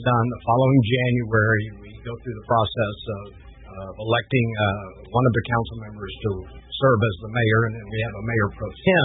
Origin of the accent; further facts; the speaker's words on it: Oklahoma, United States; also born or lived in Beirut, Lebanon; I grew up in Oklahoma, went to high school in Beirut, Lebanon.